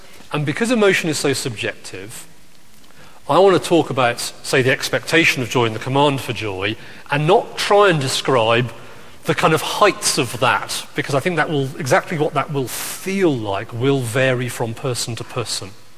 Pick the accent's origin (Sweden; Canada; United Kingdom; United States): United Kingdom; that might be because I'm British